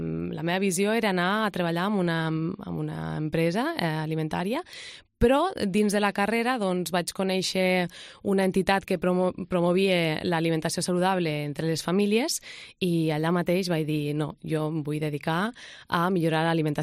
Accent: Almenar, Catalonia, Spain; Jo soc d'un poble, soc d'Almenar

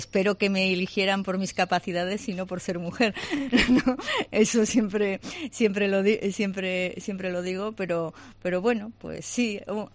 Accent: Spain; nos tenemos que sentir orgullosos como españoles de eso.

